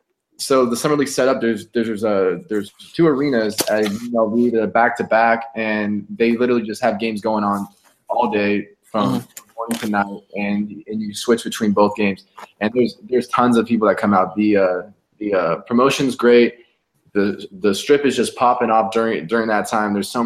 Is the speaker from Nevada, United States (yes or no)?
yes; Las Vegas, Nevada, United States; I'm from Las Vegas, and you know we don't have no sports teams except now we have the Las Vegas Golden Knights.